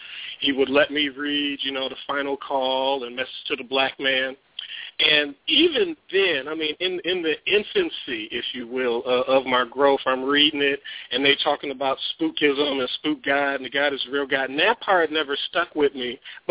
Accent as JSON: {"language": "English", "town": "Detroit", "region": "Michigan", "country": "United States", "tie": "born or raised there", "said": "I'm originally from Detroit, and so grew up on, you know, conscious hip-hop … folks like that."}